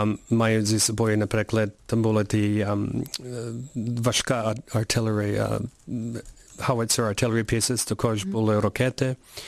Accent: Canada; І також є спостерігачі з Росії, США, з Канади, я з Канади.

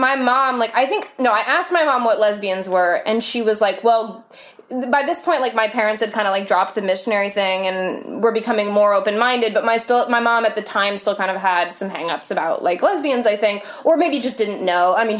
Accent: New Jersey, United States; born there; So that's the only reason I was born in New Jersey. Like, we weren't living there or anything.

